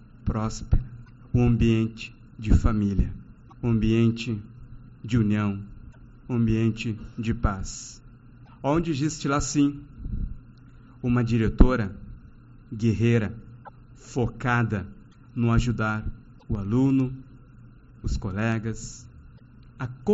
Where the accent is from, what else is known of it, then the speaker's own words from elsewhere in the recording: Brazil; no bairro Boa Vista, onde nasci e me criei.